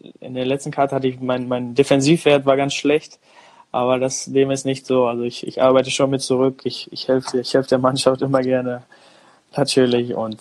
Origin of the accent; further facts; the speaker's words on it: North Rhine-Westphalia, Germany; ich bin in NRW aufgewachsen